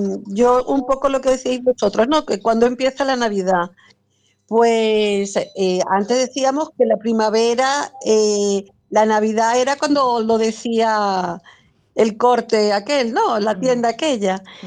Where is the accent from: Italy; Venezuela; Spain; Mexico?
Venezuela; Yo, claro, yo me crié en Venezuela y allí era el 1 de diciembre.